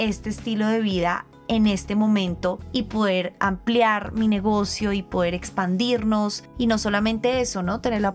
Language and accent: Spanish; Bogotá, Colombia; Yo soy una fan de este país, yo soy una fan de Bogotá. Yo nací acá, yo crecí acá, soy súper cachaca.